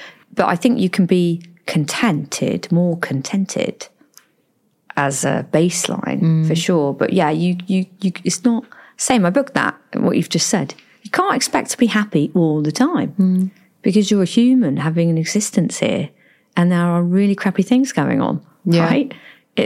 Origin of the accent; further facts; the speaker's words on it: South West England, United Kingdom; I am from Cornwall